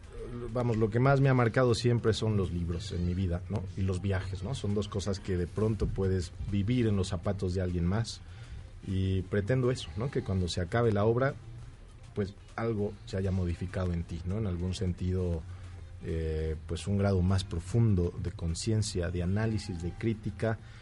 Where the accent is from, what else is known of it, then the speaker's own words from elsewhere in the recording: Mexico; nos falta mucha ética hoy en día como mexicanos en todos los aspectos